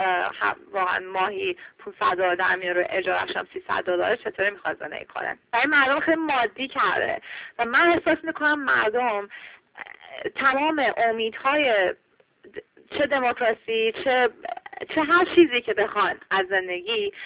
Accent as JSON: {"language": "Persian", "country": "Iran", "lives_now": "Washington, United States", "said": "خب من تو واشنگتن دی سی زندگی میکنم و اینو همیشه هر گوشه کنار هر جایی که بشنین بگی من ایرانی هستم"}